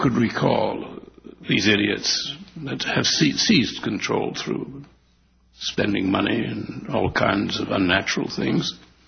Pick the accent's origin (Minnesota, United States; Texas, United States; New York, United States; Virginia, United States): Virginia, United States; It wasn't to me, but I was brought up in Virginia.